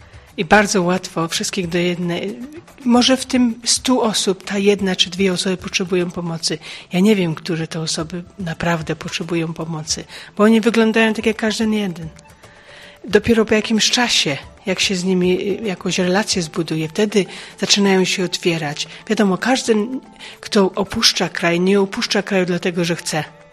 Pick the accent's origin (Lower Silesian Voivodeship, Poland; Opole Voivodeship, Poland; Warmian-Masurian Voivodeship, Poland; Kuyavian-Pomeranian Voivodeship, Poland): Opole Voivodeship, Poland; Wójcice; also born or lived in England; now in Greece; pochodzę z Wójcic, to jest między Nysą a Dmuchowem. Pracuję teraz w Grecji aktualnie, a wcześniej byłam w Anglii 15 lat.